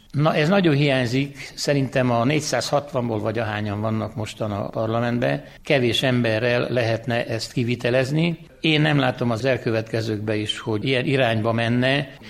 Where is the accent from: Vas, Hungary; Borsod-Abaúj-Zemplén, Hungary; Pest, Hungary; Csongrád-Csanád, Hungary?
Csongrád-Csanád, Hungary; born there; az őseink nagyon jól döntöttek, hogy egy olyan helyre születtek, és születtünk mi is, ahol nem sok régiónak adatik meg ez, hogy két víz között legyenek a földek, Maros és a Luc között.